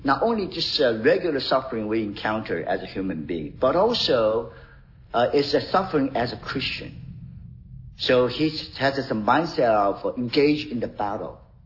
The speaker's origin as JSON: {"language": "English", "country": "South Korea", "tie": "born or raised there", "second_language": "English", "said": "when I grew up in Korea, that's the one of the sports we all like. So it's very popular in Korea, South Korea."}